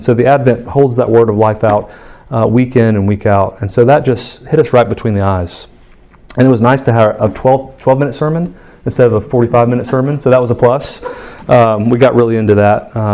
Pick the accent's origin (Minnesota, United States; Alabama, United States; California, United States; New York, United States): Alabama, United States; Alabaster; I'm from Birmingham, from Alabaster, and I didn't grow up in the church.